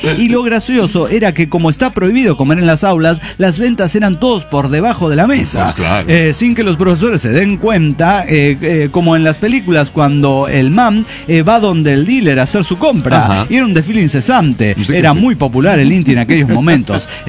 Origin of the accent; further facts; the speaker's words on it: Jalisco, Mexico; now in Aguascalientes, Mexico; Con ustedes desde Aguascalientes, México. Bueno, yo en realidad soy de un pueblo de los Altos de Jalisco. Solo que, como todo buen foráneo, salí de mi tierra para estudiar.